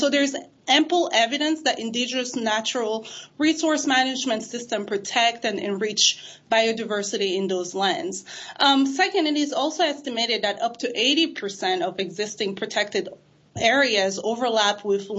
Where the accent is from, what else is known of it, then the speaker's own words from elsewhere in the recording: Senegal; like in my home country of Senegal